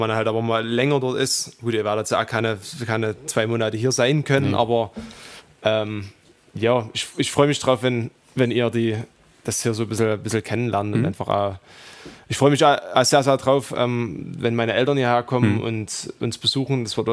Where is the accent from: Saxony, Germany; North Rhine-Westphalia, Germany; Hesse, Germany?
Saxony, Germany; ich weiß, dass ich das Vogtland immer meine dort sein wird, wo ich halt groß geworden bin, wo ich aufgewachsen bin, wo meine Wurzeln sind.